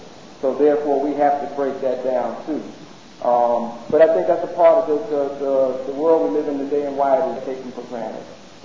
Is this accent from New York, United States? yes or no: yes; New York City, New York, United States; Because I'm from New York, this is why I really don't want to leave New York